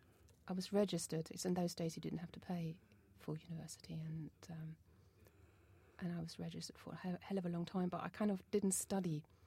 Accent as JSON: {"language": "English", "region": "Lower Saxony", "country": "Germany", "second_language": "English", "said": "I'm from a small village in Hanover, near Hanover in Germany."}